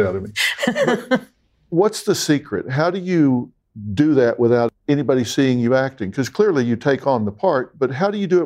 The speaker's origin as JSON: {"language": "English", "region": "Texas", "country": "United States", "accent": "Texas", "said": "Yeah, it is Texas, yeah."}